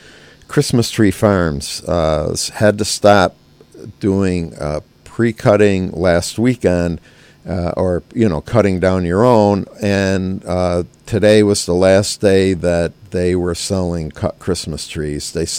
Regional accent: Gloversville, New York, United States; I grew up in Gloversville and when I was a kid, and you know, I still live down there.

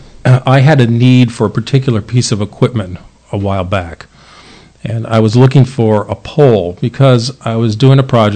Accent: Albany, New York, United States; I'm originally from the Capital District, grew up in Albany, and went off to college

